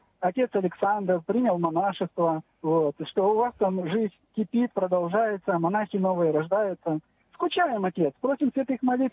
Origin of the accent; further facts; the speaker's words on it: Ukraine; Добрый вечер, я с Украины.